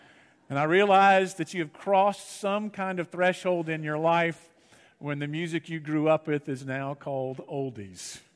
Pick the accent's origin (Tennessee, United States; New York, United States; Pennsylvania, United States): Tennessee, United States; Memphis; I remember back growing up on Sundays here in Memphis back in the 70s and 80s